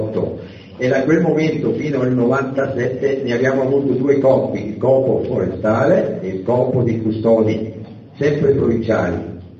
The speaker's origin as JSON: {"language": "Italian", "region": "northern Italy", "country": "Italy", "said": "Noi veniamo dal nord dell'Italia e viviamo proprio adesso un cambiamento climatico, no?"}